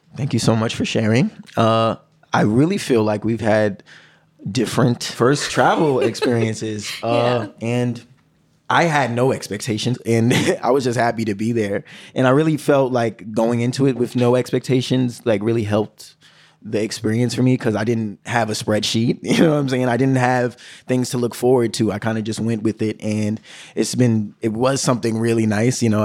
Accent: Bronx, New York, United States; And then I just found myself, because I'm from the Bronx, traveling really far to see them and reaching out.

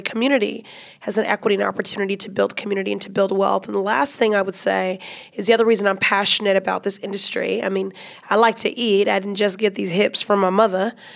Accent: Chicago, Illinois, United States; now in Boston, United States; I want for Boston what I grew up with in Chicago, which is a culinary scene that is reflective of the racial and cultural diversity of the city.

